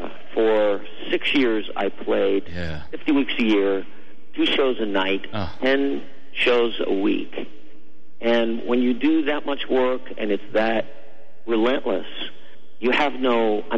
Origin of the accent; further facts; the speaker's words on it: West Orange, New Jersey, United States; also born or lived in New York City; I was born in Manhattan and New York, and then we moved out when my mom and dad got divorced and moved out to West Orange, New Jersey, live with my grandparents